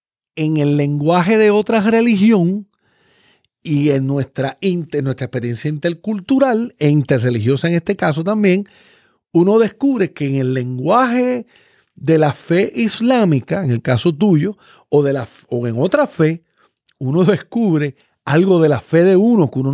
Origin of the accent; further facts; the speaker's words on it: Puerto Rico; Yo siendo puertorriqueño